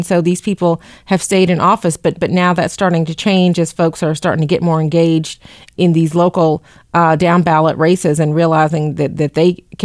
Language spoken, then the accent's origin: English; the South, United States; I mean, I'm from the South, and so obviously for me, that's not something that's foreign